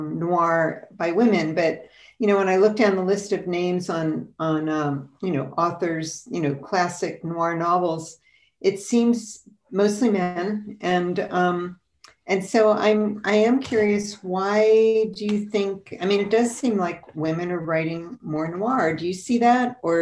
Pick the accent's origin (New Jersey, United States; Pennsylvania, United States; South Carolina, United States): Pennsylvania, United States; Philadelphia; And I'm in California. It's in Philly. Right, I'm from the Philly area.